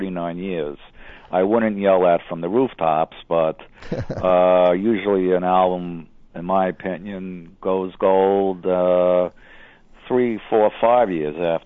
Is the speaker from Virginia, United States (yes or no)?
no; Brooklyn, New York, United States; I'm from Brooklyn. I've seen that so many times when I'm growing up in Brooklyn with some guys I knew and still know.